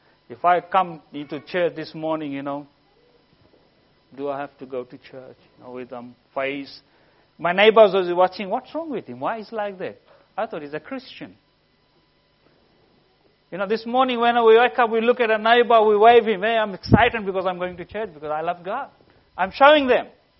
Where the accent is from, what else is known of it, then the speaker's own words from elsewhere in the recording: Fiji; Because we are from Fiji. We don't have medical insurance and all this.